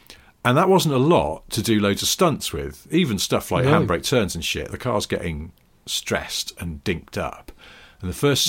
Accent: United States; It's hard to know, being American and not living at that time

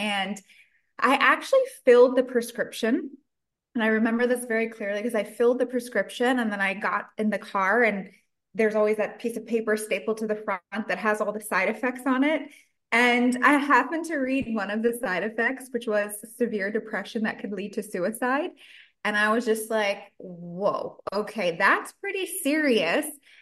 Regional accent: New York, United States; I had a lot of health problems growing up, and I grew up in New York, an Italian-American family.

